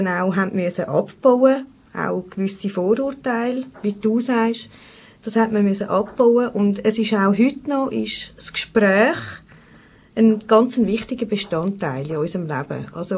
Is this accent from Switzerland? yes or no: yes; Zurich, Switzerland; ich komme aus Zürich. Ich bin 43 Jahre alt